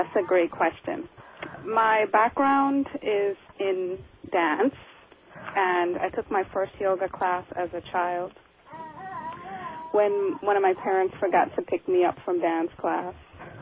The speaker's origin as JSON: {"language": "English", "town": "St. Croix", "country": "U.S. Virgin Islands", "said": "Where I'm from, I'm originally from St. Croix, Virgin Islands."}